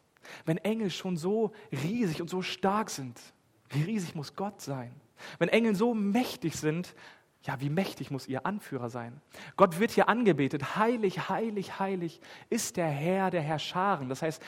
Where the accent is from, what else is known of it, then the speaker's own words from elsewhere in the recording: Wassel, Lower Saxony, Germany; In meinem Heimatdorf, wo ich herkomme, aus Wassel, da gab es jedes Jahr ein Krippenspiel.